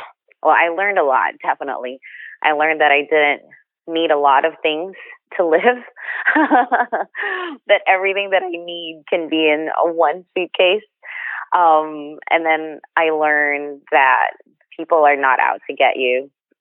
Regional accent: Philippines; now in New York, United States; if I'm having problems and I grew up in the Philippines and I can't find my own food in the melting pot of New York

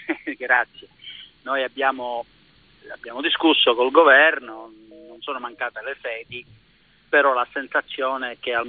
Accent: Sicily, Italy; scusi, su una R sola, essendo siciliano

